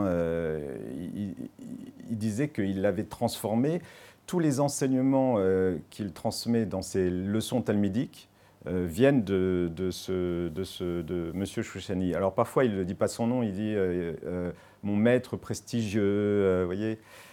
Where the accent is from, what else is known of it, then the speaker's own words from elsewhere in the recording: Paris, Île-de-France, France; born there; j'étais adolescent, je suis né à Paris, vous savez